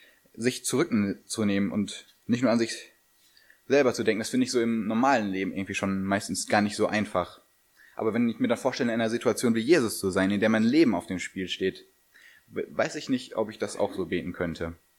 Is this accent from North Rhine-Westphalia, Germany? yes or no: yes; North Rhine-Westphalia, Germany; die Lenne ist für mich so ein Zeichen meiner Heimat, da bin ich auch besonders froh, da drin getauft worden zu sein.